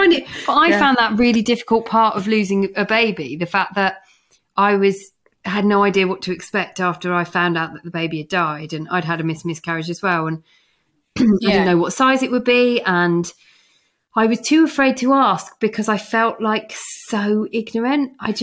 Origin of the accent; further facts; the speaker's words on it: England, United Kingdom; we're so English that we don't want to make a fuss.